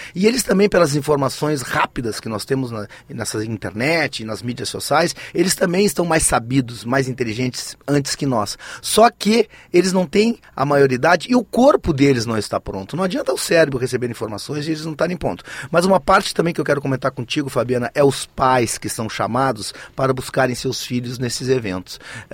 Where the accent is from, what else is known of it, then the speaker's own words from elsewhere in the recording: Rio Grande do Sul, Brazil; eu venho do estado do Rio Grande do Sul